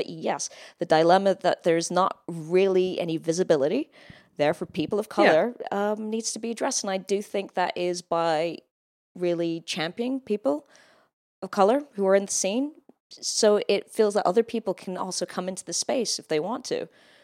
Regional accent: United Kingdom; And you know, I'm British, although I don't sound it.

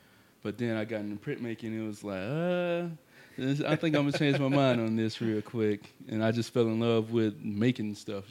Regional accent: Birmingham, Alabama, United States; from Birmingham, Alabama, born and raised here, you know.

